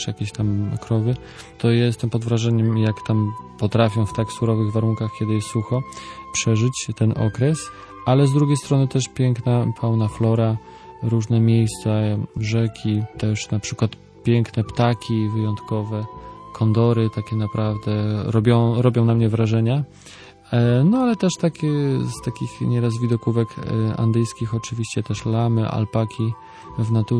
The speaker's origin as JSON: {"language": "Polish", "town": "Wejherowo", "region": "Pomeranian Voivodeship", "country": "Poland", "moved": "as an adult", "lives_now": "Bolivia", "said": "Tak, tak, pochodzę z Wejherowa"}